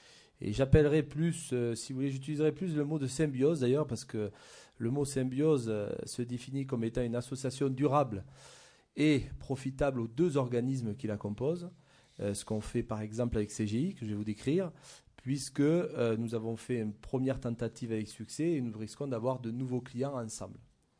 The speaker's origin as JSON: {"language": "French", "region": "Nouvelle-Aquitaine", "country": "France", "said": "Effectivement, mon accent va me trahir puisque vous voyez de suite que je suis basé dans les Landes."}